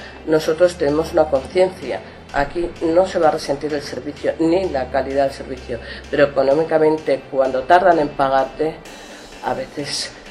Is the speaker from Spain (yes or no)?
yes; Madrid, Community of Madrid, Spain; yo trabajaba en un pueblo de Valencia, en un centro geriátrico, y yo soy de Madrid y quería volver a Madrid